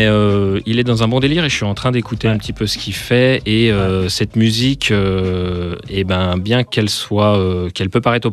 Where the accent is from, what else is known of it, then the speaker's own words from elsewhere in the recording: Chambéry, Auvergne-Rhône-Alpes, France; now in Lyon, France; À la base, je suis pas lyonnais, non. Moi, je viens de Savoie. Je viens de Chambéry. Bon. Mais c'est pas loin, c'est à une heure. Mm-hmm. Je suis venu sur Lyon pour le boulot et diverses raisons.